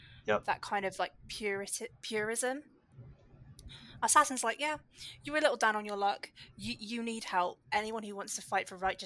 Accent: England, United Kingdom; As a British woman, as someone from Mercia who grew up in what was then Mercia, that's a tricky question for me.

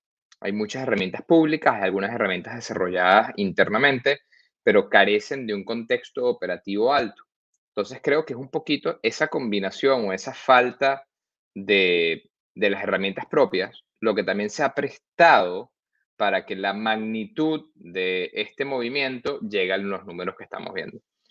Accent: Venezuela; Y fue por sencillamente un interés como venezolano, un interés de entender qué está pasando

